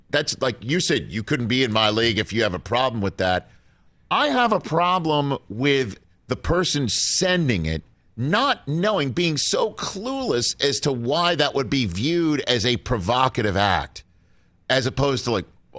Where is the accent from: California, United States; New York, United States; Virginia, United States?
New York, United States; Staten Island; My hometown of Staten Island, New York.